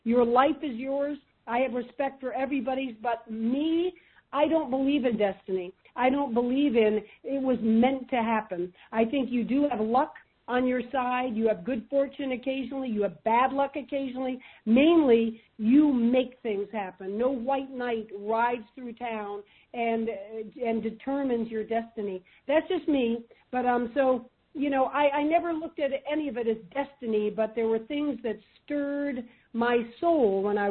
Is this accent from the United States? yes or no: yes; Florida, United States; bit north of Miami. Just as the Cuban Revolution happened, thousands of Cuban exiles flooded into my hometown, literally overnight in 24 hours